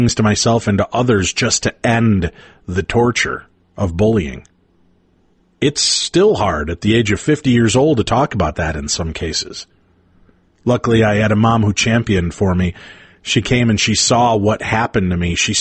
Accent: Roselle, Illinois, United States; I grew up in Illinois, Roselle, Illinois, and I was bullied pretty much from first grade through the middle part of fourth grade, mercilessly.

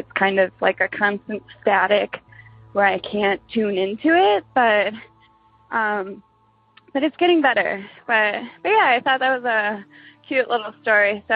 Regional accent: Wisconsin, United States; Hi, guys. … I'm from Wisconsin.

